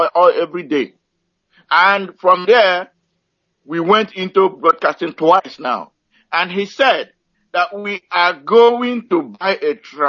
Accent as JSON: {"language": "English", "town": "Oguta", "region": "Imo", "country": "Nigeria", "lives_now": "Houston, United States", "said": "I'm calling from Houston, Texas. I come from Aaron Dionyemobi in Uguta in Biafra land."}